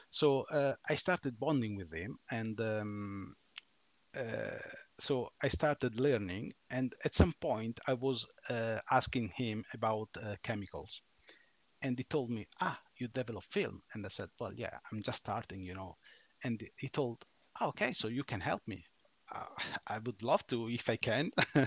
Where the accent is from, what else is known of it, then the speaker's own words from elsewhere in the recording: Ferrara, Emilia-Romagna, Italy; I'm from Ferrara, so it is a northeast, let's say midway between Bologna and Venice, let's say.